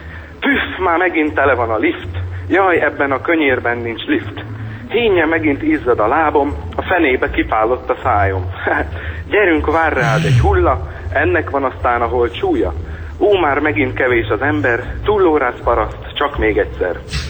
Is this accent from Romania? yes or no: no; Bratislava, Bratislava Region, Slovakia; Én Pozsonyból.